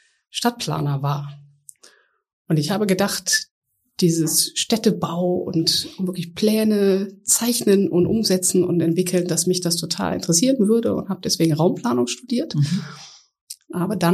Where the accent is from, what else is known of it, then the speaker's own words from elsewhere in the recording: Kiel, Schleswig-Holstein, Germany; Ich komme ursprünglich aus Kiel von der Ostsee und das Meer und das Wasser ist wirklich mein Element.